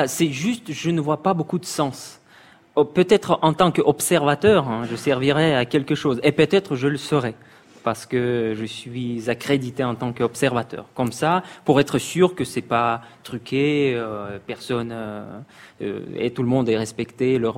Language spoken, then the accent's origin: French; Moscow, Russia; born there; French is a second language; Je suis né à Moscou et j'ai aucun envie de quitter. J'adore notre ville.